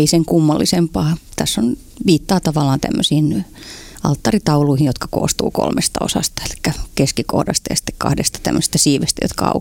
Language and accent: Finnish; Turku, Southwest Finland, Finland; mähän olen syntyperäinen turkulainen